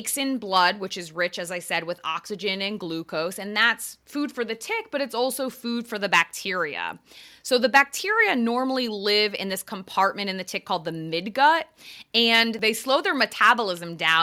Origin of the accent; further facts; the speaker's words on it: Connecticut, United States; also born or lived in Long Island, New York / New York City / Westchester, New York; I grew up in Eastern Connecticut. I went to college on Long Island. I lived in New York City. I lived in Westchester, New York.